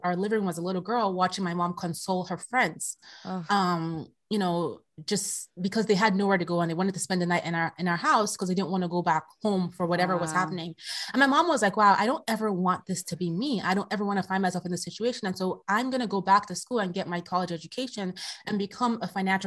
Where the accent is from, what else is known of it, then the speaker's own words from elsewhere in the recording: Nigeria; I'm originally from Nigeria, a background where, you know, for a woman's place, you know, marriage, having kids.